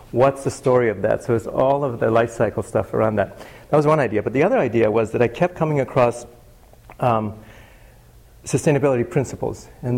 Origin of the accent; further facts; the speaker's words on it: Chile; I'm from Chile originally